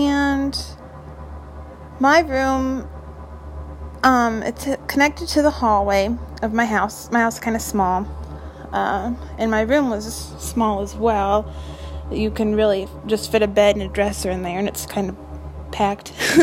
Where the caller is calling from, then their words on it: Galesburg, Illinois, United States; I'm from Galesburg, Illinois.